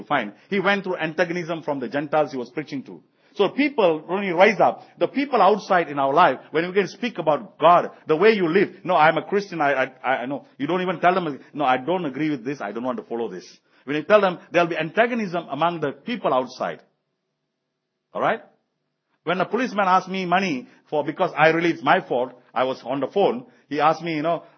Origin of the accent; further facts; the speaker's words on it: Alor Gajah, Malacca, Malaysia; In Alogaja, where I come from, that's my hometown, Alogaja.